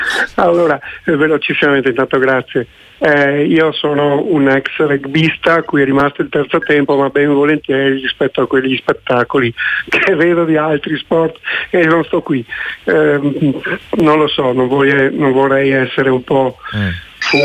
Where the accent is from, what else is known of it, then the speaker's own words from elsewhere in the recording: Venice, Veneto, Italy; io sono di Venezia, abbia pazienza, sono nato sopra questi pali